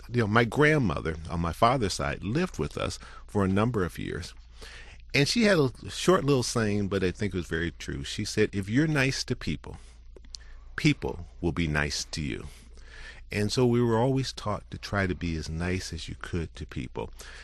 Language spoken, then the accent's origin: English; Cleveland, Ohio, United States; I always loved sports, especially growing up in Cleveland, watching Jim Brown and, you know, Jim Wooten and all the rest of them.